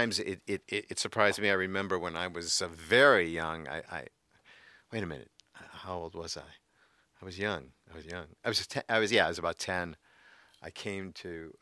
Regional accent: New York, United States; I'm a New Yorker.

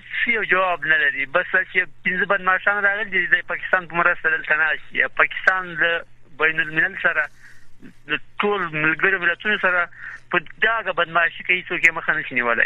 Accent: Paktia, Afghanistan

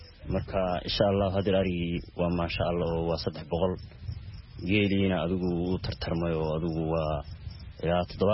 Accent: Bocaame, Sool, Somalia; born there; waxaan ku dhashay aagga magaalada Boocaame waxaana ka mid ahay xoolo dhaqatada ku nool aagga magaalada Boocaame.

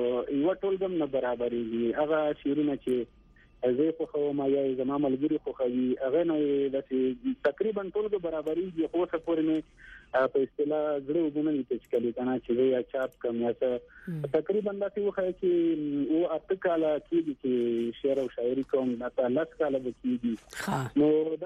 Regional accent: Paktia, Afghanistan; زه د پکتیا یم پکتیا ولایت په ستکرم ول سوالې یم ستکرم ول سوالې کې د تاخیل کې خوشاله خیل یم

